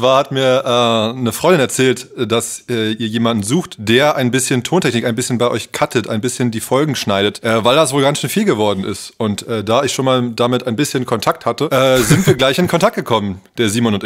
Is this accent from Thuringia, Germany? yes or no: no; Berlin, Germany; born there; also born or lived in Brandenburg; Ich bin geboren in Berlin, wohne jetzt wieder in Berlin. Dazwischen gab es eine sehr große Zeit, die ich nicht in Berlin gewohnt habe, sondern ein wenig außerhalb in Brandenburg